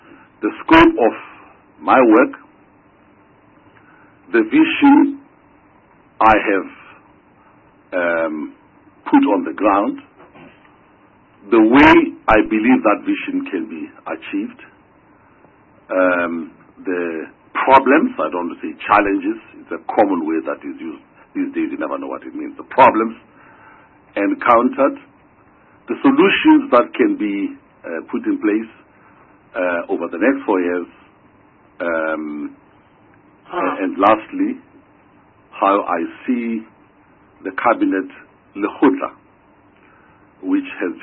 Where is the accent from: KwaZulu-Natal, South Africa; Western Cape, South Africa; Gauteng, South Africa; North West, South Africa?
Gauteng, South Africa; Soweto; Fortunately, I come from Dube in Soweto.